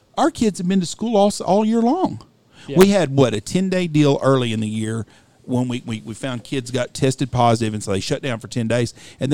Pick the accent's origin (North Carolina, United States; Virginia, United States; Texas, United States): Texas, United States; I said, well, I'm from Texas. We don't wear a mask all the time.